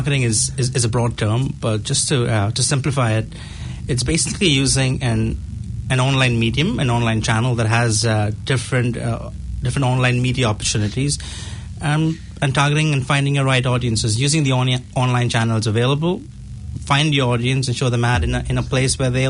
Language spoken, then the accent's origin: English; Sazora, Goa, India; also born or lived in Mumbai; Originally from Bombay, but I'm from a small village in Goa called Sazora, which is in Shishini.